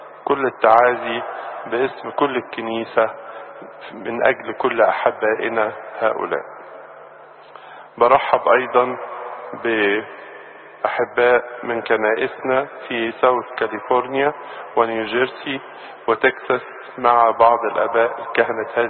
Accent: Egypt; في البداية بحب نعزي أنفسنا كمصريين في شهدائنا الذين يقدمون حياتهم من أجل الوطن.

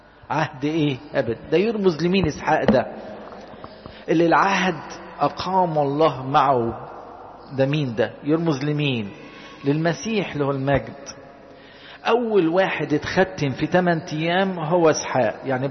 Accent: Egypt; احنا عندنا في مصر هنا السبوع عملوه 7 أيام

